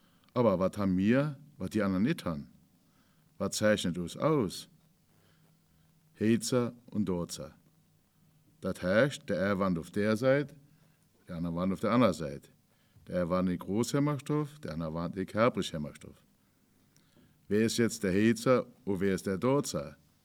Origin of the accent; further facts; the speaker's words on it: Hemmersdorf, Saarland, Germany; Ich bin aus Himmelstroff